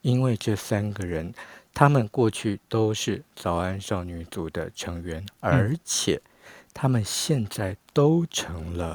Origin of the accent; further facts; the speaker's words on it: Taiwan; 我必须要告诉对方说，哦，我是台湾来的这样子。